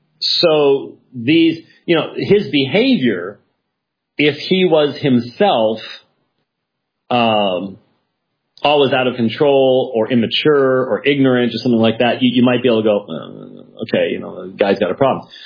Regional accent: Minneapolis, Minnesota, United States; born there; when I was born in Minneapolis on December 17th, it was frigid cold with lots of snow.

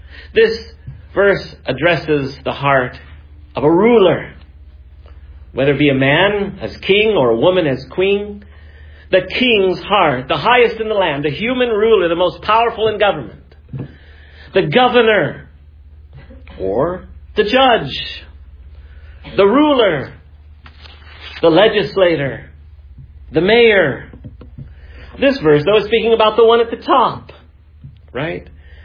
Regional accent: Iowa City, Iowa, United States; one of the nicest restaurants in my hometown of Iowa City, Iowa.

